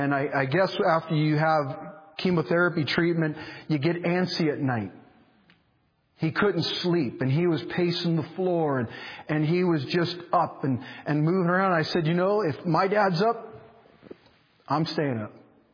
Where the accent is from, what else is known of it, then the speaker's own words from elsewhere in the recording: San Diego, California, United States; I grew up in San Diego, California. I was kicked out of the house at 17. I grew up on the beach.